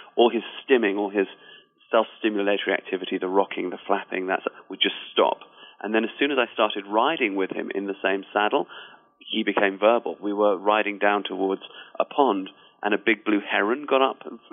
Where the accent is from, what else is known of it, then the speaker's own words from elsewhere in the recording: England, United Kingdom; born there; But my family is African. I was born in England, but my mother is from South Africa. My father is from Zimbabwe.